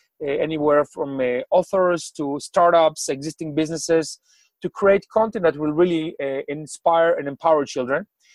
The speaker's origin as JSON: {"language": "English", "country": "Israel", "said": "because I'm from Israel and I was in a military career. In my early 20s, I was an officer serving in the Gaza Strip."}